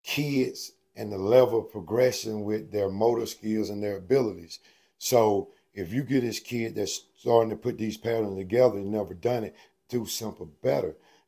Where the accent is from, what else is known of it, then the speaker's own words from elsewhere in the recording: Starkville, Mississippi, United States; Man, you see. I'm from Starkville, right?